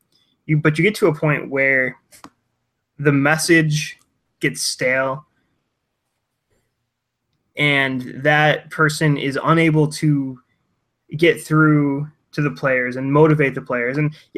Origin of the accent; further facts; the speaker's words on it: Buffalo, New York, United States; I'm from Buffalo. Like we live and breathe hockey up here. Basically, we're Canada.